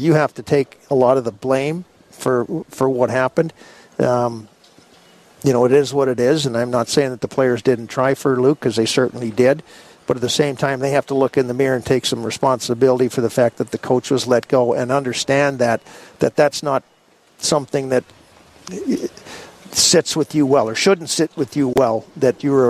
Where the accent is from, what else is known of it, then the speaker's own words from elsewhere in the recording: Scotland, United Kingdom; I'm Scottish.